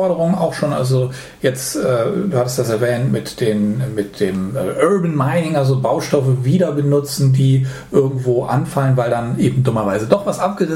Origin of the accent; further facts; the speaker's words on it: Rhineland, Germany; ich bin ja am Rande des Rheinlands aufgewachsen